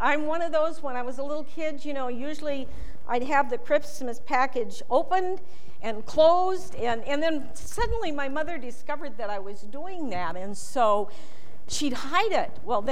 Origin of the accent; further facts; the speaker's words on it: Billings, Montana, United States; I grew up in Billings.